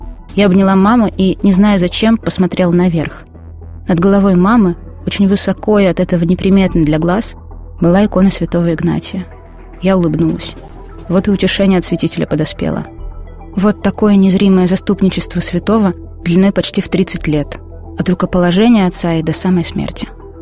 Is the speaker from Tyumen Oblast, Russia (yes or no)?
no; Stavropol, Stavropol Krai, Russia; Кафедра епископа тогда была в Ставрополе, моем родном городе.